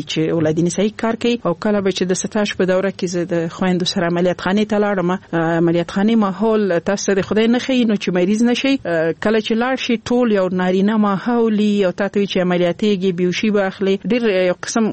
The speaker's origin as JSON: {"language": "Pashto", "region": "Laghman", "country": "Afghanistan", "also_born_or_lived": "Nangarhar", "said": "زه خپله د لغمان ولایت یم"}